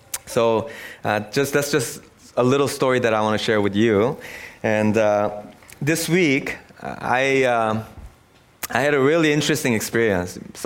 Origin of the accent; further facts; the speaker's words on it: South Korea; now in Canada; I'm Canadian, and I actually hold dual citizenship. So whenever I go back, I've been using my other passport, Korean passport, and I just assumed that, you know, I'm going back to my home country.